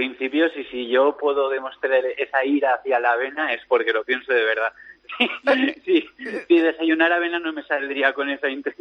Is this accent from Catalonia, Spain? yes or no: yes; Tarragona, Catalonia, Spain; No, yo soy de Tarragona